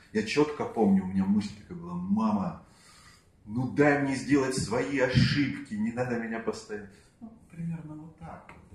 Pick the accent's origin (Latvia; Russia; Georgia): Russia; Far East; я вырос на Дальнем Востоке, у нас мало было развлечений